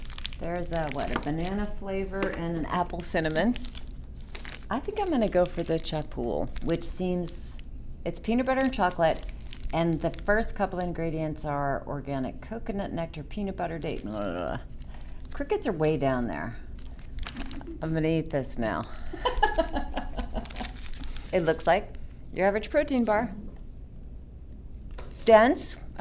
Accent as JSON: {"language": "English", "region": "New England", "country": "United States", "tie": "born or raised there", "said": "Todd, I grew up in New England"}